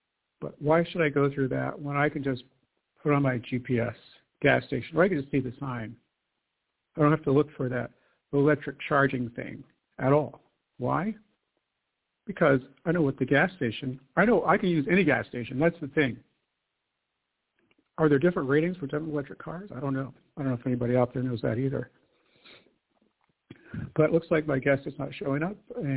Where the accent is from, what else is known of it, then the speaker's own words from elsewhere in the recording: California, United States; born there; also born or lived in Philippines; I wasn't born on the island. I was born in California, as a matter of fact.